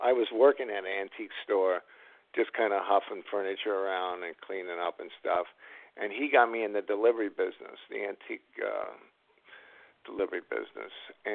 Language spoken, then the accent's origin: English; Torrance, California, United States; also born or lived in Los Angeles; now in Hermosa Beach, United States; I grew up in Los Angeles proper, and then I moved to Torrance when I was about 8 years old.